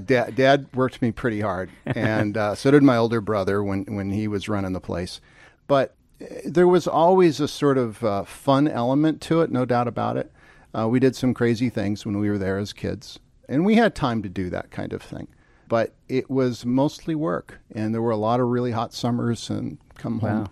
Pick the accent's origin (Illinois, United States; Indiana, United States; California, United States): California, United States; San Jose; Yeah, I grew up in San Jose, California, which when I was growing up, nobody thought of as part of Silicon Valley.